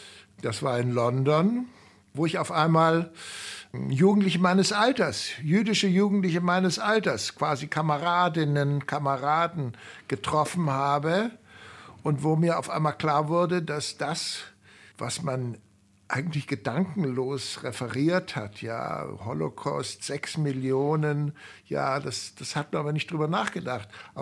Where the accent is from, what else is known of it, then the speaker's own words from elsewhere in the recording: Germany; ich hätte ja sagen können, ich bin Deutscher, ich komme hier als Schuldiger oder so